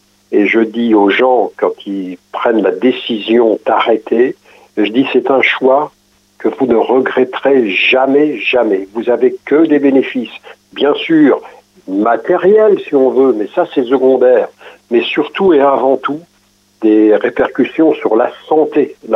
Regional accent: Bernay, Normandy, France; je suis revenu sur ma région d'origine, donc qui était Bernay

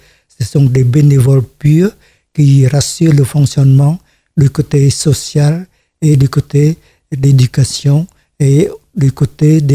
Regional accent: Kossutin, Kampong Cham, Cambodia; la première fois en 2000, l'année 2000, pour donner les soins dans mon village natal à Kossutin, dans la province de Kampong Cham, qui est située à 126 km de la capitale.

